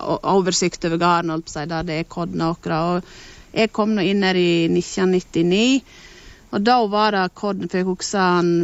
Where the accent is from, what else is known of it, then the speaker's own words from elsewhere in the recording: Sogndalsdalen, Vestland, Norway; Og til Sogndalsdalen, da var det noe sånn at jeg hadde så lyst til å prøve det, fordi det er jo der jeg kommer ifra.